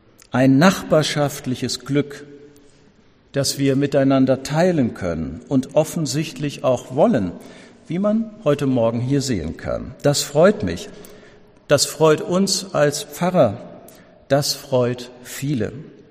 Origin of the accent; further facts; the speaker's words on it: Weser estuary, Germany; Dort, wo ich selber geboren und wo ich aufgewachsen bin, auch zur Schule gegangen bin, getauft und konfirmiert wurde, dort, wo die Weser in die Nordsee mündet